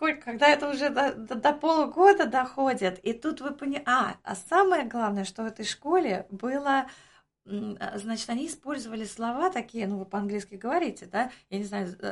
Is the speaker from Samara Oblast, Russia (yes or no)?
yes; Samara, Samara Oblast, Russia; ну, я уже сказала, я из Самары.